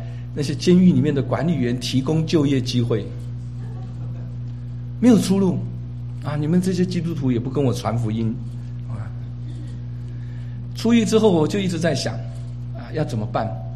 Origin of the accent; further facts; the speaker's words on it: Taiwan; born there; 我是在台湾出生的纯种四川人，那我的父母亲啊，在49年的时候啊，跟着国民党政府就啊去了台湾